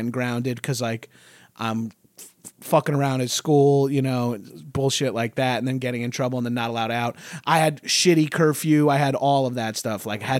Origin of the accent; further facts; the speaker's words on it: Long Island, New York, United States; I grew up in Long Island, just outside of New York.